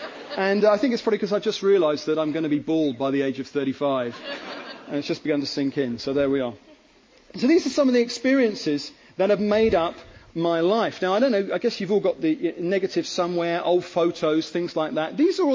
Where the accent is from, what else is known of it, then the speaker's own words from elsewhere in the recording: Wimbledon, London, United Kingdom; I don't know how to hang tough. I'm from Wimbledon.